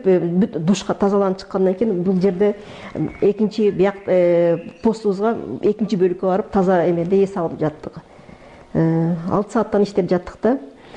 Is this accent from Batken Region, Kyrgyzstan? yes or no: yes; Batken, Batken Region, Kyrgyzstan; born or raised there